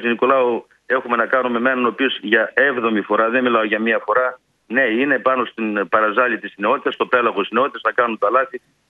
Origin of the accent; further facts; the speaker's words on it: Central Macedonia, Greece; born there; now in Kilkis, Greece; εγώ με Μακεδόν του γένους γεννήθηκα στην Πλερία, ζω στην Κυρκής.